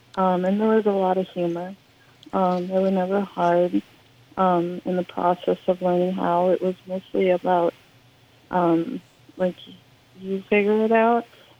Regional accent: Minnesota, United States; And growing up on the Mille Lacs Reservation, you know, I had that at home, but then also went to school. I went to Onania Public School, and then they also had beading there throughout elementary school.

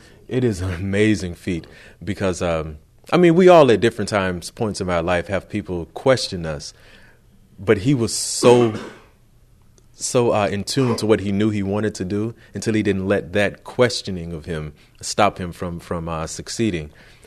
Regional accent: Montgomery, Alabama, United States; And then to hear my family back home, like, extra excited because I'm from Montgomery, Alabama.

